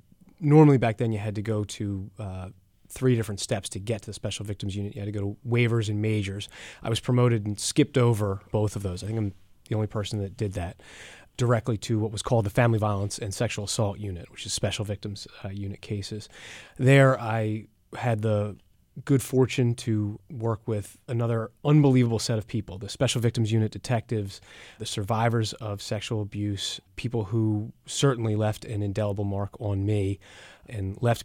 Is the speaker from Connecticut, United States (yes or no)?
no; Philadelphia, Pennsylvania, United States; I grew up here in Philadelphia, grew up in Chestnut Hill.